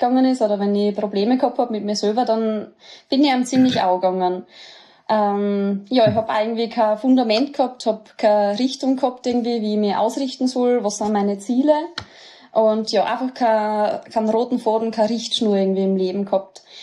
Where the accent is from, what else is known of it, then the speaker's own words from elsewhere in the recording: St. Kathrein am Offenegg, Styria, Austria; Ich komme aus St. Kathrin am Offeneck. Das ist in der Oststeiermark in der Nähe von Weiz. Ja, das ist ein schönes Dorfadel und bin auf einem Bauernhof groß geworden.